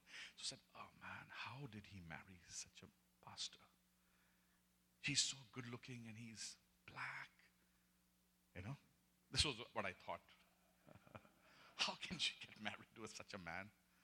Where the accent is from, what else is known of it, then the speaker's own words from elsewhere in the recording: Nainital, Uttarakhand, India; moved away as an adult; So after things began worse in my political career, so I had to leave my hometown. And I had to go and find a job for myself. My mother said, oh, you will never stay in Nainital now.